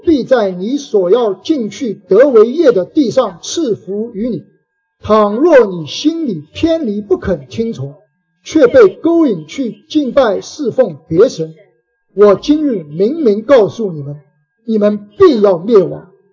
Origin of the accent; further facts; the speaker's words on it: China; 我们现在我们中国人没有这个意思，对不对？